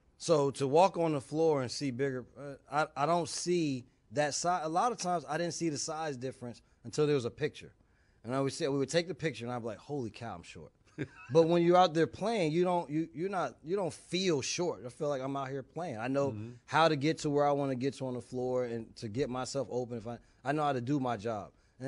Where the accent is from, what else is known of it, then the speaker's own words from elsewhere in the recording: East Orange, New Jersey, United States; Well, that was my joy because when growing up in East Orange, New Jersey, the only way I got on the courts in the parks was because I was a defensive guy.